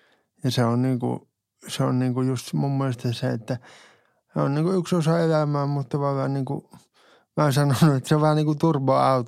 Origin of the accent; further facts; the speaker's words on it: North Karelia, Finland; se on Joensuun ystävyyskaupunki, kun mä olen Pohjois-Karjalasta kotoisin